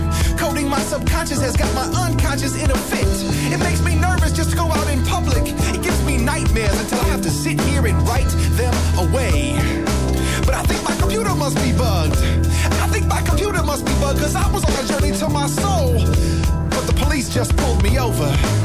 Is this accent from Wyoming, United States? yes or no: no; Chula Vista, California, United States; I'm from California, Chula Vista, near the Mexican border.